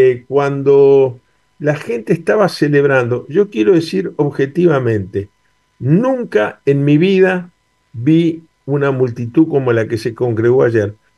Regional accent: Uruguay; uno se siente muy orgulloso como uruguayo de este resultado.

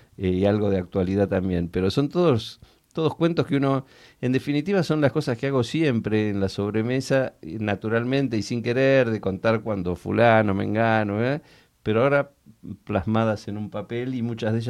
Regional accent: Mendoza, Argentina; born there; Bueno, sí, pero yo fui a nacer a Mendoza.

